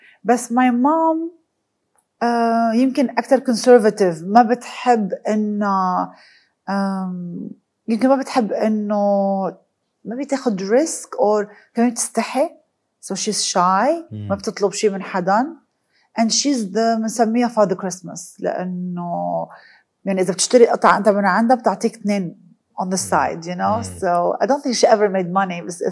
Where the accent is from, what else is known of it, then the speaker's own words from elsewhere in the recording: Lebanon; now in London, United Kingdom; بشكر ربي على طفولتي بلبنان